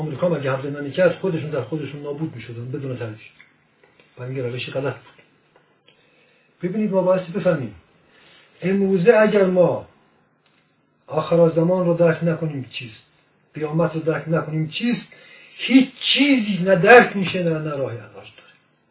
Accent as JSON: {"language": "Persian", "town": "Sangsar", "region": "Semnan", "country": "Iran", "tie": "born or raised there", "said": "30 سال پیش ما در ولایتمون سنگسر یه مشتهد اعلم و منحصر به فردی داشتیم. اون موقع من شخصا بچه بودم."}